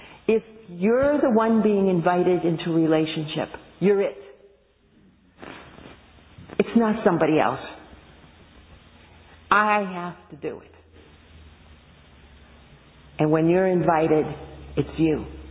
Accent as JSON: {"language": "English", "region": "England", "country": "United Kingdom", "tie": "born or raised there", "moved": "yes", "said": "I grew up in England, so sunshine."}